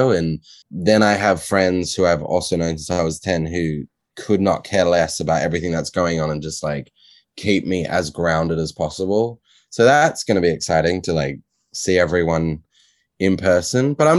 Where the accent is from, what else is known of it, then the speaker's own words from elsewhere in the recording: Australia; accent: Australian; So I will always be calling Australia home. I'm actually really cognizant of my Australian accent, because my mom gives me a lot of grief.